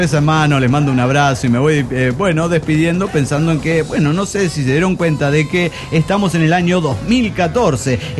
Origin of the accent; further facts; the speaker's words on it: Calchaquí, Argentina; de Calchaquí, Argentina.